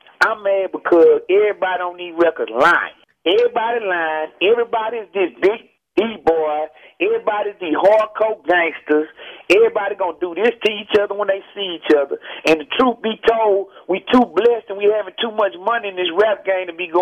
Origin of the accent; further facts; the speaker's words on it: Texas, United States; Say, man, I'm from Texas, man.